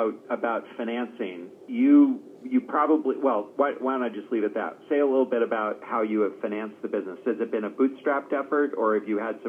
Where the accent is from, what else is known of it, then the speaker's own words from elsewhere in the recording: Boston, Massachusetts, United States; As I told Dave, I'm from Boston. It's great. We have two guests from Boston.